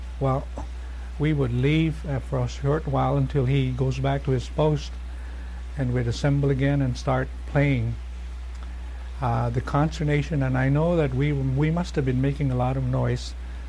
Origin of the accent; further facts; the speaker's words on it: Hagatna, Guam; I saw the destruction of the place, of the island, the homes in Agaña, and I am from Agaña, and I remembered many of the homes and many of my neighbors, my own home.